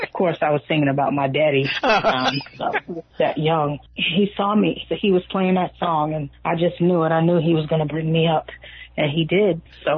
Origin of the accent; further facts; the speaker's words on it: New York City, New York, United States; Yes, I was. Born and raised in Harlem.